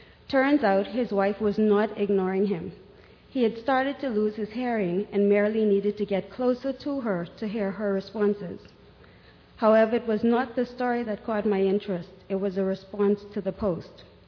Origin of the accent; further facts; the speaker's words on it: Bahamas; The Bahamas.